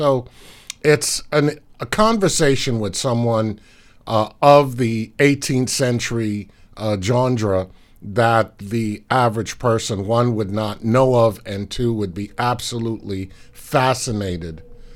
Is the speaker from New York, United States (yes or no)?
yes; New York, United States; now in Virginia, United States; And I'm from New York, which, of course, it is a way besides California's cabaret city.